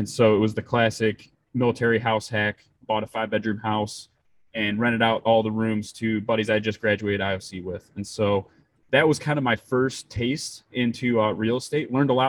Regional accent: Plymouth, Michigan, United States; I'm from Plymouth, Michigan, originally.

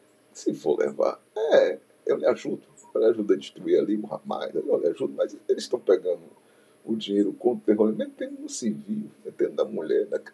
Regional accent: Brazil; cabe a mim aqui, como brasileiro, dar um ok a Lula

